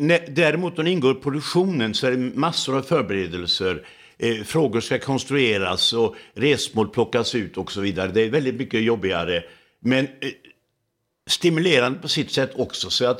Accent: Laholm, Halland County, Sweden; avlades i min hemstad Laholm utanför där.

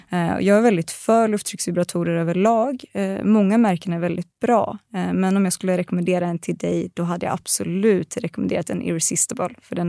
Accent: Östergötland, Sweden; accent: Östgötska; Jag får alltid höra att min östgötska är så helt otrolig.

